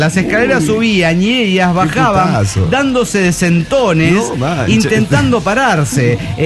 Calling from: Tapachula, Chiapas, Mexico; de Tapachula, Chapa.

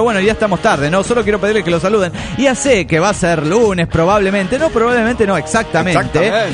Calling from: New York, United States; de New York.

